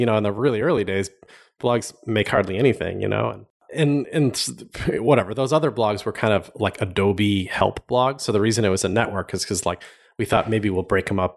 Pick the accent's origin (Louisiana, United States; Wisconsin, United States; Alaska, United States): Wisconsin, United States; Madison; also born or lived in California; now in Milwaukee, United States; I grew up in around Madison, Wisconsin.